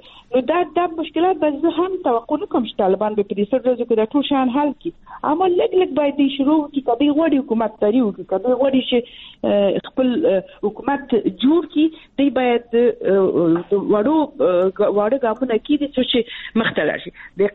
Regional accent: Balkh, Afghanistan; زما په ولایت کښې چې زه د بلخ ولایت یم

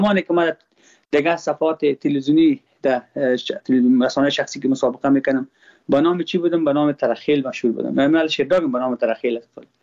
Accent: Afghanistan; ما افغان هستم، با ما هزاره ازبک پشتون کلش یک چشم هستن.

